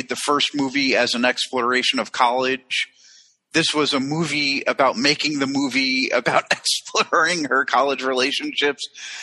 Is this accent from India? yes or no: no; New Jersey, United States; Yeah, I usually say I'm from Jersey.